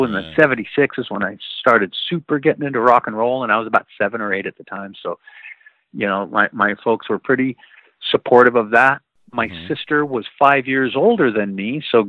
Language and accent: English; El Paso, Texas, United States; also born or lived in Dallas; I was two. I was born in Dallas, and then my family moved to El Paso.